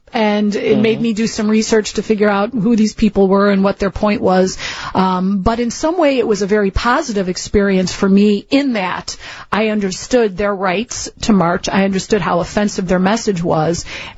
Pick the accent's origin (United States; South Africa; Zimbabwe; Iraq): United States; Berwyn, Illinois; I was a girl growing up in Berwyn, and the Nazis announced that they were going to march in two places really close in time.